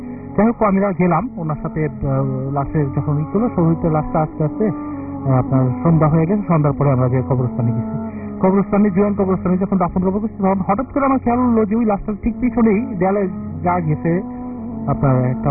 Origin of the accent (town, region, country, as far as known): Dhaka, Dhaka Division, Bangladesh; born or raised there